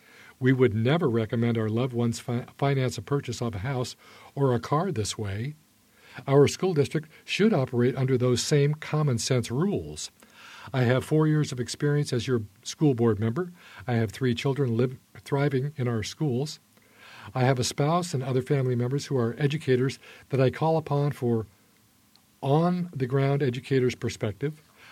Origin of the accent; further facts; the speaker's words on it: Silverton, Oregon, United States; also born or lived in Mount Angel; Born and raised in the Silverton-Mount Angel area, I attended Monitor Elementary, Silverton Union High, and OIT. After 2 years engineering for Boeing, I returned home to manage the family farm.